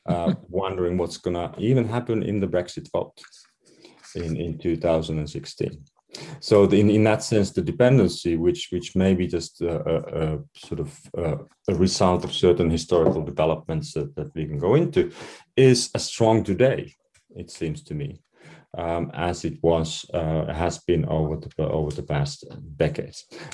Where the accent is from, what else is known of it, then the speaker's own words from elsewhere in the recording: Finland; English is a second language; My own country, I'm from Finland